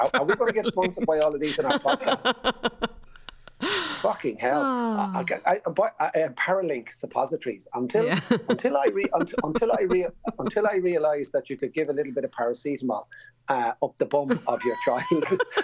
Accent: Navan, Leinster, Ireland; Growing up in Navan in the middle of the 70s and 80s, like if you didn't have a fire on in the winter, it's just like hypothermia, like these Irish bungalows.

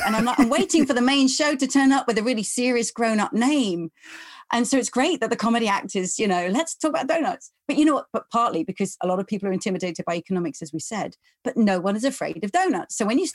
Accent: England, United Kingdom; I would never go around waving a flag saying I'm English or I'm from the UK, but I feel much more proud of the place I'm from.

